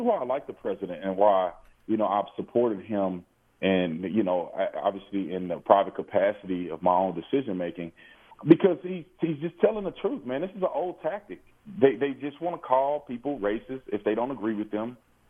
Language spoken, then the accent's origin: English; Fort Worth, Texas, United States; Yeah, I grew up in Fort Worth, what I consider to be in and around what we call the hood my whole life.